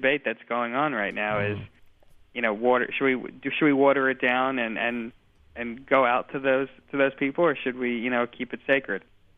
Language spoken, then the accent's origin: English; Bible Belt, United States; growing up in the Bible Belt in the United States, there are churches on every street corner